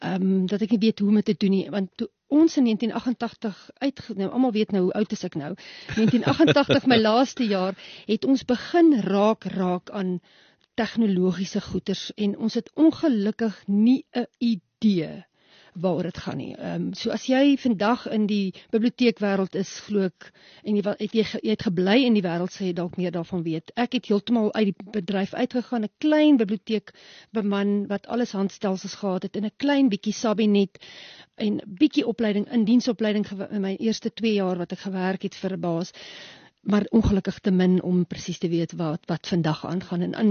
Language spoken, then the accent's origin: Afrikaans; Namibia; now in South Africa; eintlik meer 'n woestynkind. Ek hou baie van die bos en die woestyn, maar die woestyn lê my baie na in die hart. As gevolg van die feit dat ek eintlik maar groot geword het in Suidwes. Ja, so ons is nou baie jare in die Republiek.